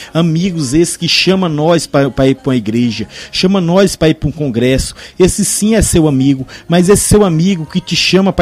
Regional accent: Tarauacá, Acre, Brazil; a todos lá em Tarauacá, né, minha terra

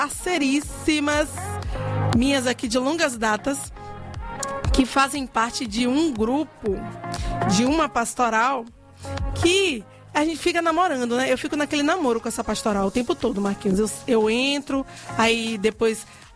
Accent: Salvador, Bahia, Brazil; eu sou baiana, soteropolitana, ribeirense e tapajipana. Mas eu também sou igrejeira

